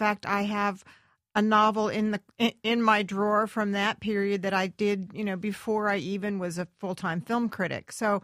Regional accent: San Diego, California, United States; also born or lived in Los Angeles; I was born on Sunset Boulevard. Fate. Wow. I was raised in San Diego and went to Berkeley.

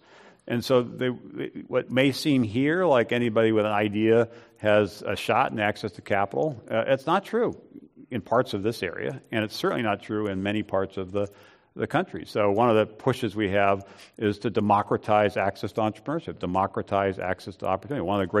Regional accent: Hawaii, United States; Well, I'm from Hawaii, so So here's my take on this.

